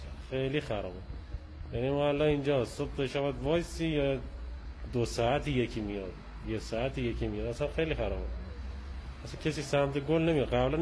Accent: Aligudarz, Lorestan, Iran

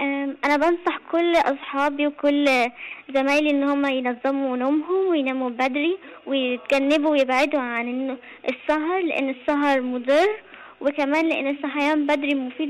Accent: Canada

